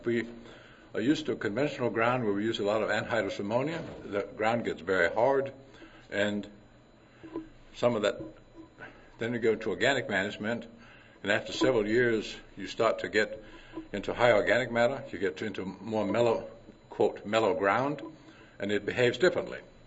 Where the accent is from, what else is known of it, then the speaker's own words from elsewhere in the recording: Denmark; English is a second language; When I was born and raised in Denmark and started farming when I was 15 years old